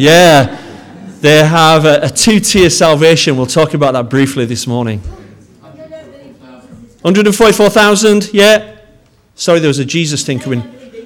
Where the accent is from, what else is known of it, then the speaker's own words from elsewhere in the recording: Bradford, Yorkshire and the Humber, United Kingdom; accent: Yorkshire; Bradford in West Yorkshire. You'll have heard of Bradford before, but not for anything good, probably. And I hope you can understand my Yorkshire accent. I'll slow down a little bit for you. It's not too broad, I don't think.